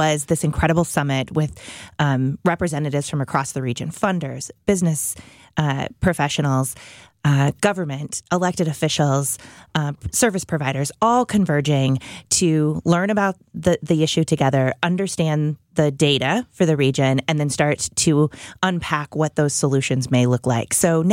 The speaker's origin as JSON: {"language": "English", "town": "Houston", "region": "Texas", "country": "United States", "said": "Yeah, so I hail from Houston"}